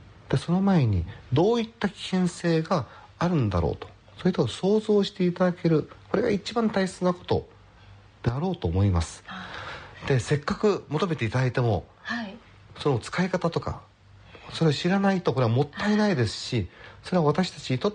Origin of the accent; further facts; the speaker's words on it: Joetsu, Niigata, Japan; 私あの生まれ育ったこの町大好きですので